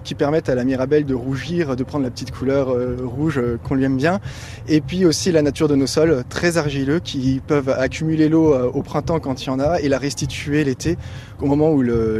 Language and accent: French; Grand Est, France; Parce que je suis lorrain et que j'ai toujours entendu parler de la mirabelle depuis que je suis petit.